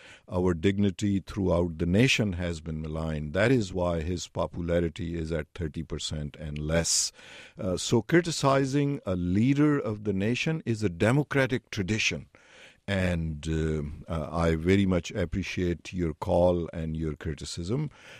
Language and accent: English; Pakistan; I grew up in Pakistan without these rights and without these dignities. I am very much aware of what an autocrat looks like, thinks like, acts like. I have lived under two martial laws in Pakistan.